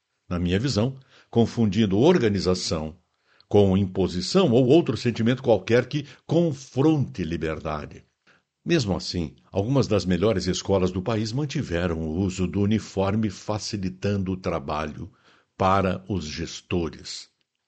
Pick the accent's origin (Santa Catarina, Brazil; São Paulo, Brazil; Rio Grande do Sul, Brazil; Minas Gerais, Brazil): Rio Grande do Sul, Brazil; Muitos Capões; also born or lived in Vacaria; lembrei dos meus tempos de estudante do grupo escolar Dom Frei Vital de Oliveira e Muitos Capões, minha terra natal, onde utilizávamos o tal de guarda-pó.